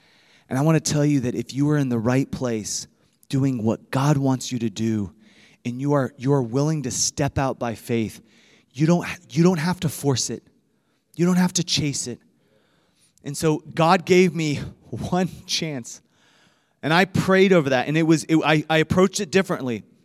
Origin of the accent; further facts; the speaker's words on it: Iowa, United States; I'm from Iowa. Just a freshman in college.